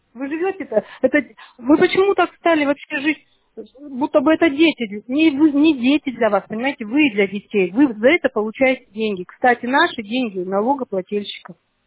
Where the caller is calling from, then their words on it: Siberia, Russia; вот я вот из Сибири звоню, представляете?